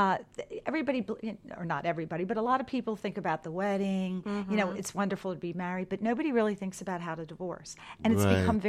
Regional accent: Baltimore, Maryland, United States; No, I'm from Baltimore, Maryland.

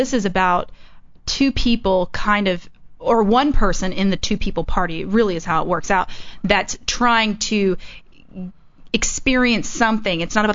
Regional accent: Bible Belt, United States; I mean, I grew up in the Bible Belt, so you're kind of like drenched

